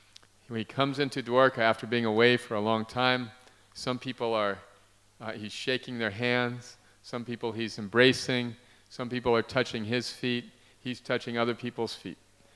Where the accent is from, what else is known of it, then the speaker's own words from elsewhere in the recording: New Mexico, United States; I'm from New Mexico, a state in the United States where there are these famous caves called Carlsbad Caverns. And many times when I was a young man, my family would go there to visit.